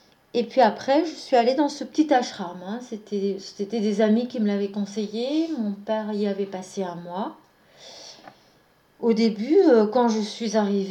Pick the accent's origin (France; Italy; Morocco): France; Angers, Pays de la Loire; also born or lived in India; Ça fait 2 ans que je suis rentrée dans ma ville natale en Angers, dans le Maine-et-Loire